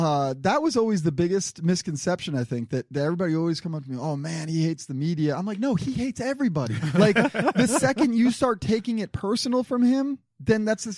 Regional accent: New Jersey, United States; I grew up in New Jersey

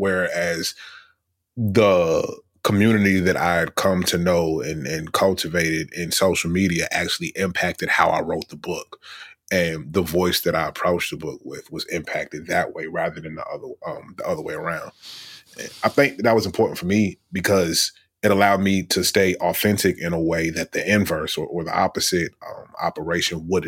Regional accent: Richmond, Virginia, United States; I grew up in Richmond, Virginia, right? So I knew white people. I went to school with white people.

